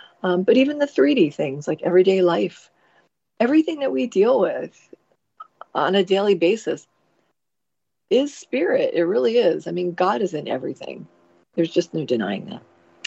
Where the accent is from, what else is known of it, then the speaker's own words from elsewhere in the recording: New Jersey, United States; accent: Jersey; So yeah, my Jersey accent comes out when I say the like things like water and chocolate.